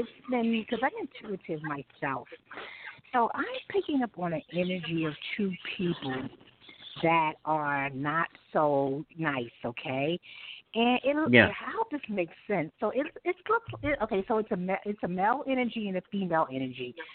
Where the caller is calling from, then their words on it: New York, United States; I'm calling from New York.